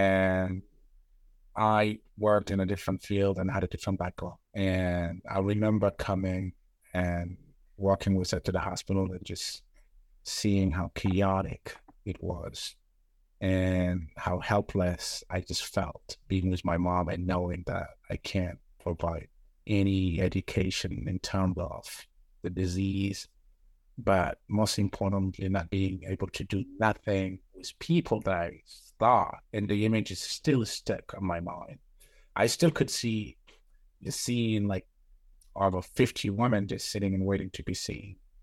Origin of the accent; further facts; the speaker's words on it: Senegal; now in United States; I'm originally from Senegal